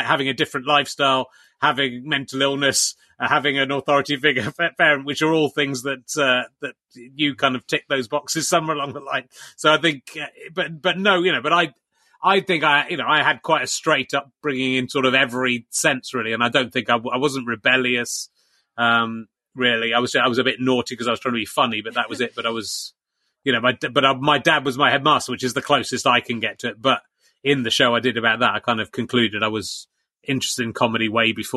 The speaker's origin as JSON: {"language": "English", "region": "South West England", "country": "United Kingdom", "tie": "born or raised there", "said": "I grew up in Somerset, which is, you know, the same as being in Ireland."}